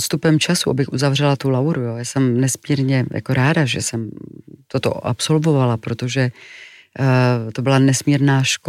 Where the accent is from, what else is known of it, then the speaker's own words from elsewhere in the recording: Klášterec nad Ohří, Ústí nad Labem Region, Czechia; my jsme pocházeli vlastně z Klášterce, ale v Mostě jsem studovala a proto jsem musela být na internátě.